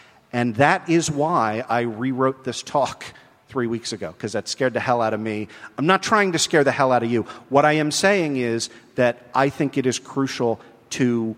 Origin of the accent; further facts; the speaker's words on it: Baltimore, Maryland, United States; The first is there is a reason why I'm out here from Baltimore.